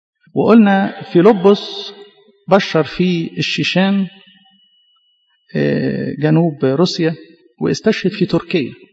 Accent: Egypt; لينا كمصريين

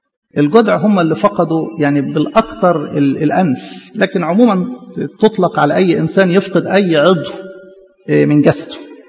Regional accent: Egypt; باعتبار احنا مثلا كمصريين

